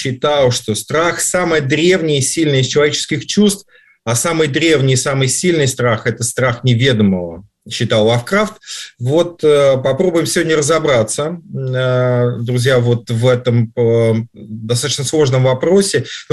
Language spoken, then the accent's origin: Russian; Moscow Oblast, Russia; Я, правда, Московская область, но все-таки считается, что мы из Москвы.